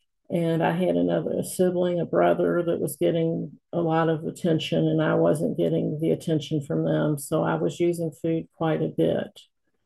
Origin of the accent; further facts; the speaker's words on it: Louisville, Kentucky, United States; I'm from Louisville, Kentucky.